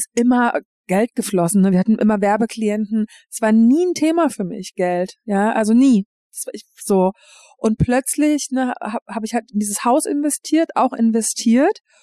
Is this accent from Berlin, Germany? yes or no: yes; Berlin, Germany; moved away; ich bin ja ursprünglich Berlinerin und gehe da jetzt aber auch immer nur noch halt irgendwie alle paar Monate hin